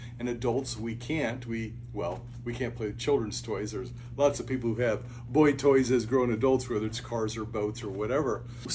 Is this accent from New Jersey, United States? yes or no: no; Colorado, United States; I grew up in Colorado. I felt that all the time when I went to the mountains growing up.